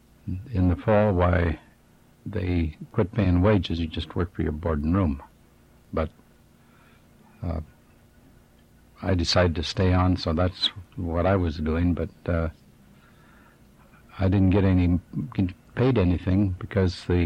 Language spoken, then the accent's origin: English; Everett, United States; I grew up in Everett. We moved into Everett when I was about a year old. And I went all through grade school and junior high and high school in Everett.